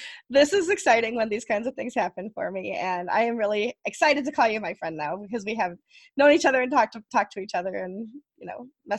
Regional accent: Rochester, New York, United States; over the past weekend, I spoke at WordCamp Rochester, which is my hometown, and the WordCamp that I originated.

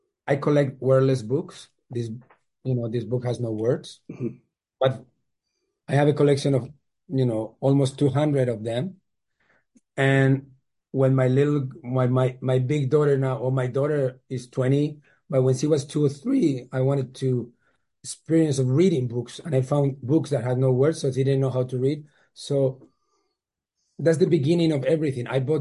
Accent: Bilbao, Basque Country, Spain; English is a second language; I'm from Bilbao, the city Bilbao in the north of Spain. The weather is a rainy part of Spain. So when I grew up, it was surrounded by cinemas. Next to my house, there was a cinema.

